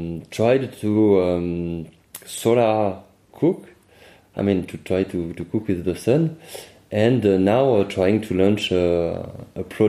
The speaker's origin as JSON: {"language": "English", "town": "Marseille", "region": "Provence-Alpes-Côte d'Azur", "country": "France", "second_language": "English", "said": "I'm from France, Marseille, quite a sunny place."}